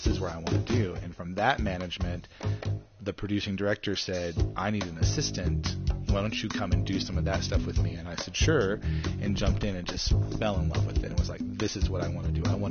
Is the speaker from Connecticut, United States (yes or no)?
no; Tennessee, United States; Well, I grew up in Overton County. So this is home for me.